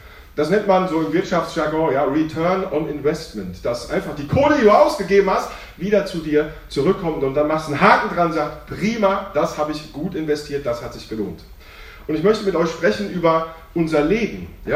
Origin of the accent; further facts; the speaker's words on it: Albstadt, Baden-Württemberg, Germany; Ich weiß nicht, wie das bei euch in Abstadt ist, da wo ich herkomme